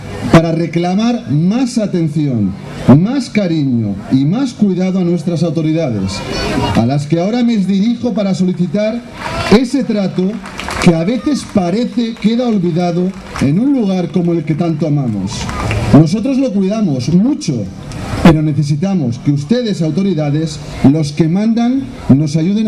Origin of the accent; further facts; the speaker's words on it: El Pardo, Community of Madrid, Spain; Es el momento de celebrar que sí, que somos todos del Pardo.